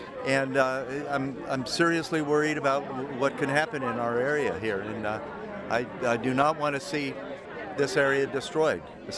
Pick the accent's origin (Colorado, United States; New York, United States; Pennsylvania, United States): New York, United States; Hortonville; I'm from Hortonville.